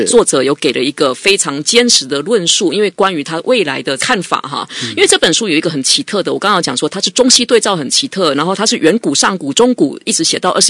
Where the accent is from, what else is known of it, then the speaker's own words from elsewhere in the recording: Taiwan; 那我说对我们台湾人来说的话，台湾一向觉得自己很边陲